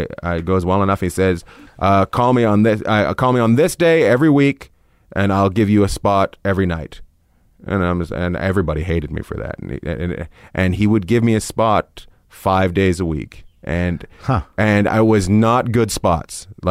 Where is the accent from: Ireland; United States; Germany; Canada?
Canada; With, hey, I'm from Canada.